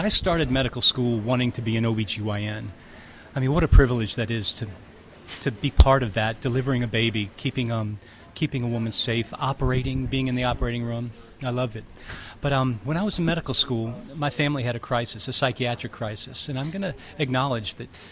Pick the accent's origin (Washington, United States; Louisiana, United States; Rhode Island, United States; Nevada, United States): Louisiana, United States; New Orleans; I was raised in New Orleans. A humble background. You know, my mother's family was Sicilian. My father's people were Cajuns.